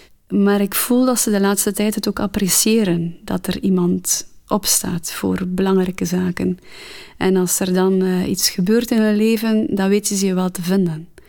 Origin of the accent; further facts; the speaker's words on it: Geluwe, West Flanders, Belgium; now in Ghent, Belgium; 34 jaar. Ik ben getrouwd. Ik ben afkomstig van Geluwe, dat is een klein dorpje bij Wervik. Maar ik heb in Gent gestudeerd. Ik ben er blijven plakken.